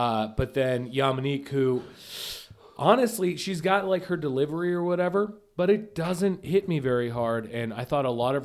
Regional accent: Arizona, United States; And because I've run into Frank at the store, and I'm from Arizona. He does not know me.

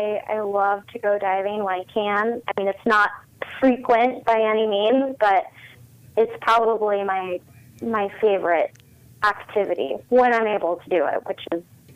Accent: Virginia, United States; also born or lived in California; now in Raleigh, United States; I was like, well, I'm from Virginia. I'd be happy to leave California and go back to the East Coast.

